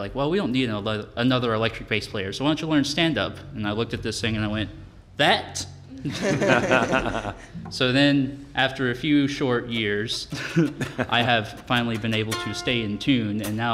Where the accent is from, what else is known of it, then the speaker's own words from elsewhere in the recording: West Virginia, United States; I'm originally from West Virginia in the southern coal fields. This is where I was raised.